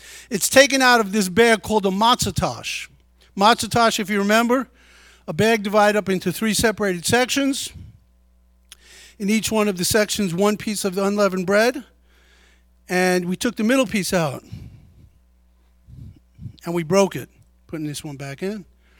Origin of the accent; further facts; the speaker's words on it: New York City, New York, United States; Now, I grew up in the Bronx.